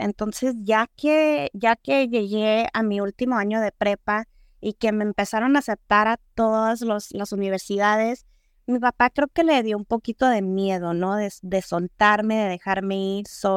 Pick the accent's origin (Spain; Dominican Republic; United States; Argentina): United States; California; also born or lived in Mexicali; now in San Diego, United States; tengo mucha familia en Mexicali, en los dos lados de la frontera, en Mexicali, en el Valle Imperial. Y pues nací y crecí hasta los 18 años en el Valle Imperial y después me vine a San Diego. Entonces sí, me considero fronteriza.